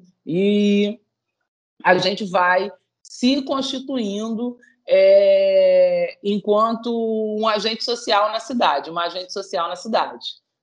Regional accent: Duque de Caxias, Rio de Janeiro, Brazil; Eu costumo brincar que eu sou baixadense com muito orgulho e criada aqui em Duque de Caxias, na Baixada Fluminense.

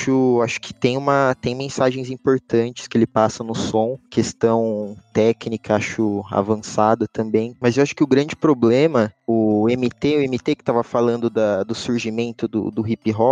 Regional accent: São Carlos, São Paulo, Brazil; MC, sou de São Carlos. Trampo aqui em São Carlos também

